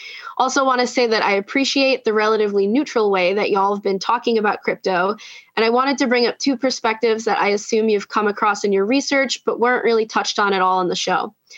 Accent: Philadelphia, Pennsylvania, United States; I'm from Philadelphia, and I am a geographic information systems analyst.

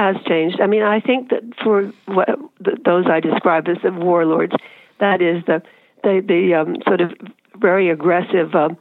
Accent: New York, United States; And I'd never seen a fundamentalist to my knowledge. I'm a New Yorker.

